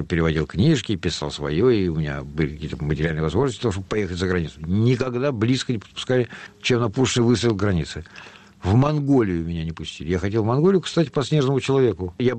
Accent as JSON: {"language": "Russian", "region": "Moscow", "country": "Russia", "tie": "born there", "said": "Я родился в Москве"}